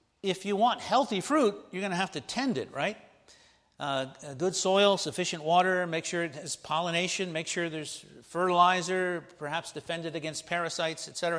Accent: Baltimore, Maryland, United States; when I was a child growing up in Baltimore

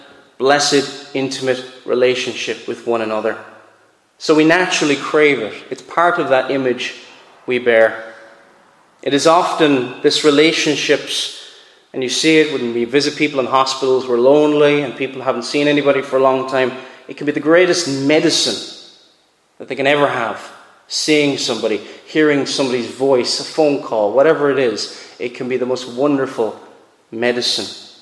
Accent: Cork, Munster, Ireland; I'm from the Republic of Ireland, I'm originally from Cork, myself

